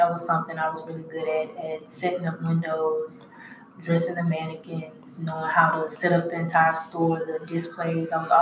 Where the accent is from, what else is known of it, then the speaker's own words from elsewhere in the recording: Baton Rouge, Louisiana, United States; now in Houston, United States; I've been in Houston for about 6 years. I'm from Baton Rouge, Louisiana.